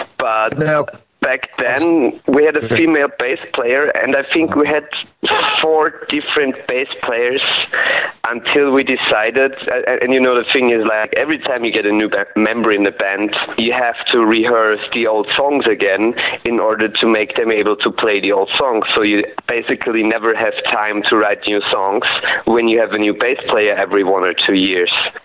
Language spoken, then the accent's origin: English; Graz, Styria, Austria; I actually was born and raised in Graz, which is the capital of Styria, a southern county in Austria. And it's the so-called second largest city, which means it has only got 300,000 inhabitants.